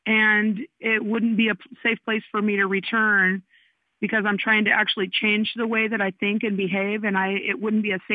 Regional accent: Portland, Oregon, United States; I am from Portland, Oregon.

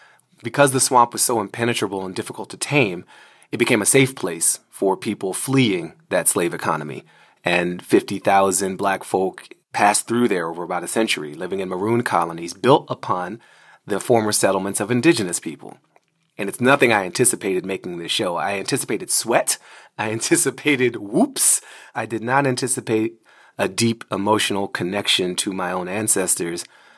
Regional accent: Washington, District of Columbia, United States; I grew up in Washington, D.C., very much in the city, but also very close to public parks.

